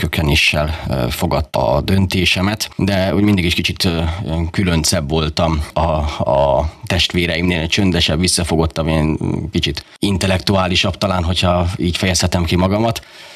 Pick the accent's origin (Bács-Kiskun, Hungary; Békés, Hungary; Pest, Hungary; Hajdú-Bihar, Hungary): Bács-Kiskun, Hungary; Baja; Bajai vagyok, Baján születtem, ott is éltem, általános és középiskolai tanulmányaimat is ott végeztem, katolikus iskolában